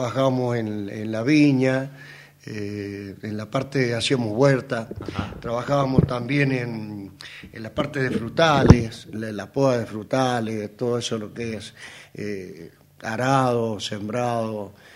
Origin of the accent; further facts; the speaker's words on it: San Rafael, Mendoza, Argentina; born there; Yo nací en San Rafael, Mendoza.